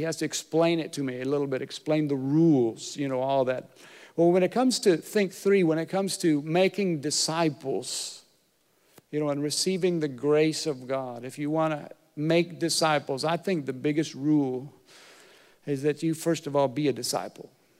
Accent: Minnesota, United States; also born or lived in Costa Rica; I'm originally from Minnesota. And I used to play high school football. We played nine-man football for a few years.

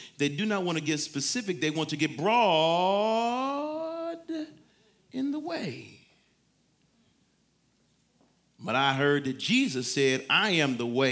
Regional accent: Detroit, Michigan, United States; at least it was for me as a young man growing up in Detroit. I was about to say Detroit's inner city, but the whole thing seemed like it's just city, Detroit.

